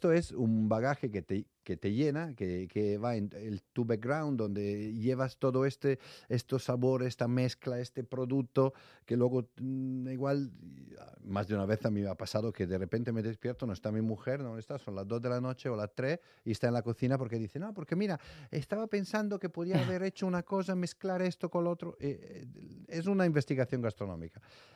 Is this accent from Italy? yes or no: yes; Italy; Spanish is a second language; now in Spain; Bueno, yo soy italiano, pero llevo ya 25 años